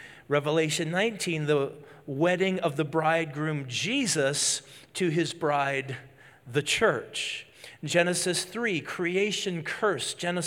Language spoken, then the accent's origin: English; Moose Lake, Minnesota, United States; less than the entire population of my hometown, Moose Lake, Minnesota, population 1409.